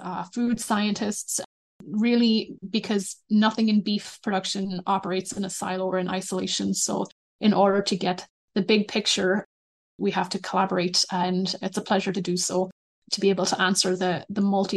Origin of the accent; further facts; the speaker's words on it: Ireland; So originally, I am from Ireland and grew up on a mixed beef, dairy, and broiler chicken operation.